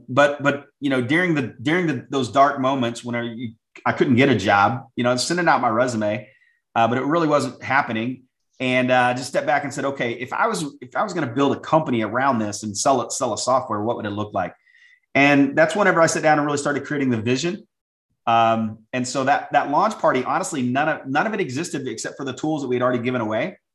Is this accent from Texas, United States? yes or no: no; St. Louis, Missouri, United States; And I'm from St. Louis.